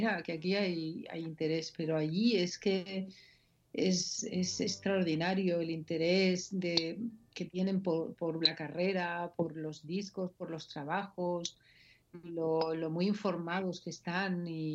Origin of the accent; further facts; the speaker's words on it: Yecla, Region of Murcia, Spain; moved away as an adult; now in Valencia, Spain; yo me vine a Valencia con 18 años, sí. Yo pasé mi parte de mi infancia y mi juventud en Yecla, al que considero mi pueblo